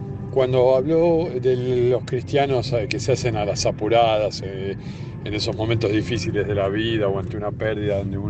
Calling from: Quilmes, Buenos Aires Province, Argentina; de Quilmes

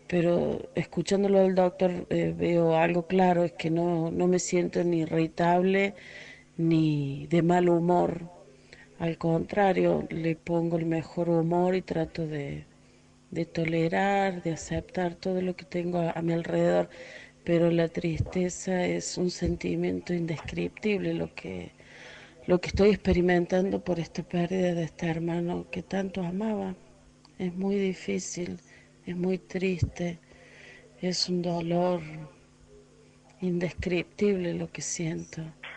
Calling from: Río Cuarto, Córdoba, Argentina; de Río Cuarto

